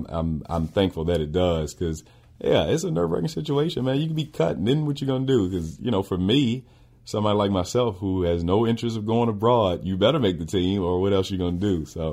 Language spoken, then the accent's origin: English; Richmond, Virginia, United States; now in Utah; So I'm from Richmond, East Coast. I'd never seen – real mountains before.